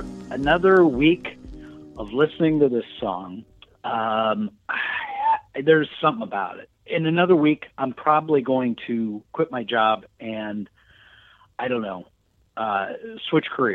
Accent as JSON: {"language": "English", "town": "Leesburg", "region": "Virginia", "country": "United States", "said": "Being that I'm from Leesburg, I had to pick a local boy."}